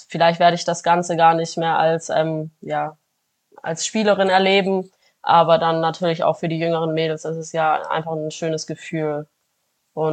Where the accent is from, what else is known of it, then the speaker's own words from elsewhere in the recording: Komotini, Eastern Macedonia and Thrace, Greece; Ich komme aus Sedes und Komotini.